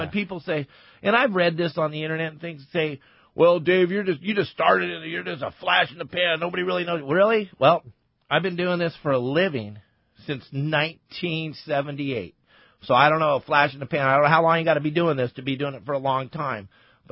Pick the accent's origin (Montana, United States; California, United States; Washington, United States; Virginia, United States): California, United States; San Clemente; So what it was growing up on the San Clemente Pier when I was a kid was epic because my father's office was on the end of the San Clemente Pier.